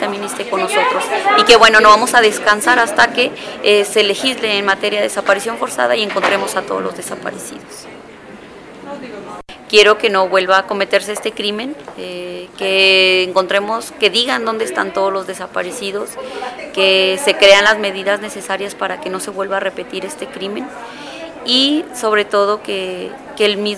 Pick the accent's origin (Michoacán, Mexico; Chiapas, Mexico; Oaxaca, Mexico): Michoacán, Mexico; vengo del estado de Michoacán